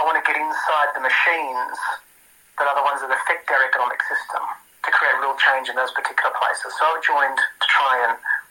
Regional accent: Newcastle, New South Wales, Australia; now in Sydney, Australia; I grew up in Warramai country, grew up in Newcastle way. But since those days, I've travelled a long way away, an extra hour and a half down the road to Gadigal way.

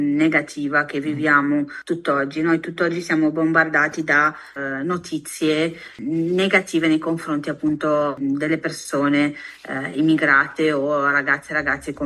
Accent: Albenga, Liguria, Italy; sono nata ad Albenga, provincia di Savona, in Liguria, cresco in Italia, frequento le scuole in Italia.

